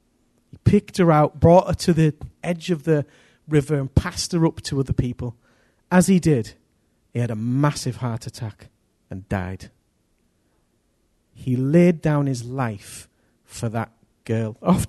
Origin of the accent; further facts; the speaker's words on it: Billingham, North East England, United Kingdom; I grew up in Billingham